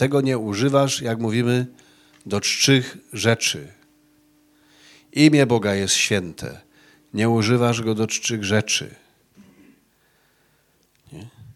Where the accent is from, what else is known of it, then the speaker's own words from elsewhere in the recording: Kraków, Lesser Poland, Poland; born there; ja mam w sobie pół krwi góralskiej, ale... Urodziłem się już w Krakowie